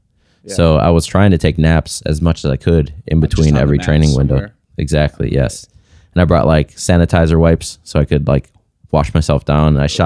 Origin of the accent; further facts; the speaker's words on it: Milwaukee, Wisconsin, United States; I grew up in Milwaukee, but we lived on like there was a big field in our backyard.